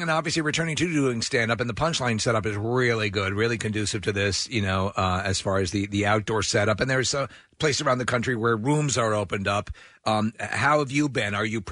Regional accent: New York, United States; because I'm from New York and my wife has a very Long Island dialect and everyone tells me I have sort of an antiseptic speech pattern

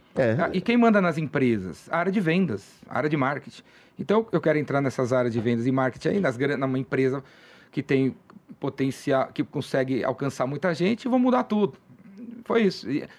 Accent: São Paulo, Brazil; Eu sou um cara de São Paulo, paulistano, corintiano e tal. Cresci aqui perto, na Aclimação, bairro de classe média.

